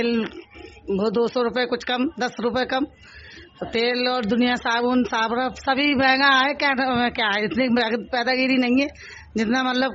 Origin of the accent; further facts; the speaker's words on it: Bisharatganj, Uttar Pradesh, India; now in Delhi, India; मैं रहने बरेली के पास विशारदगंज।